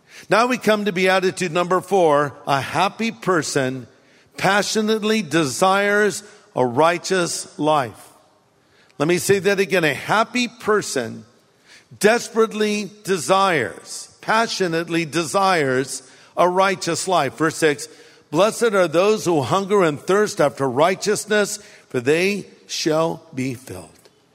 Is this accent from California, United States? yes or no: yes; California, United States; I grew up here in California, ate hamburgers, french fries, and them all.